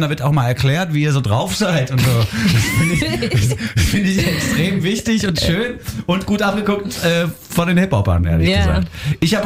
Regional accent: Frankfurt am Main, Hesse, Germany; born there; Ich bin in Frankfurt am Main geboren.

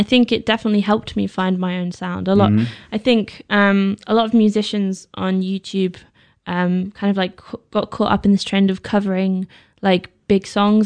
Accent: London, United Kingdom; Well, we've been on tour around Europe, but I come from London.

